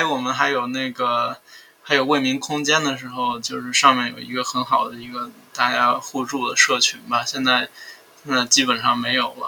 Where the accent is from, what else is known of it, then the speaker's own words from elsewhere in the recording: China; born there; 对于我们中国出生的人来说吧